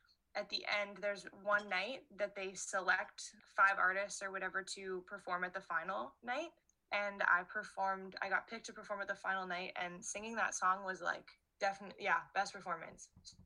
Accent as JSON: {"language": "English", "country": "Canada", "said": "Like, I'm a Canadian artist, maybe I can do it too."}